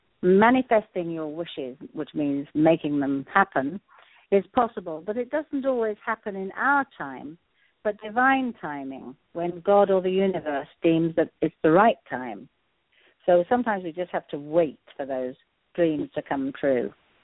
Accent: England, United Kingdom; born there; moved away; also born or lived in Africa / America / Australia; Yeah, but I'm a bit of a fraud because I was born in England, lived in Africa and America, and then Australia.

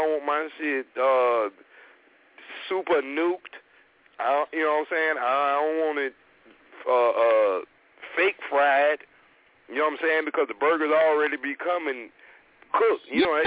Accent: the South, United States; And I'm like, "Bitch, I'm from the South. How the fuck do I talk fast?"

